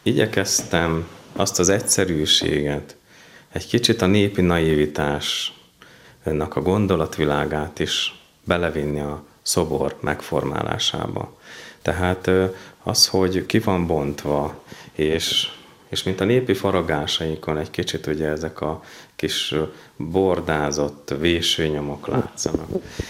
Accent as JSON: {"language": "Hungarian", "town": "Gyomaendrőd", "region": "Békés", "country": "Hungary", "tie": "born or raised there", "said": "Én ide való Gyom Endrődi vagyok, és tulajdonképpen itt nőttem fel az Endrődi városrészen"}